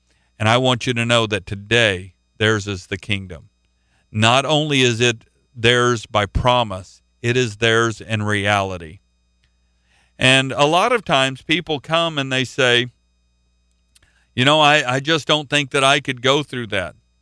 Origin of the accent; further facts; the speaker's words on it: Oklahoma, United States; Actually, I'm from Oklahoma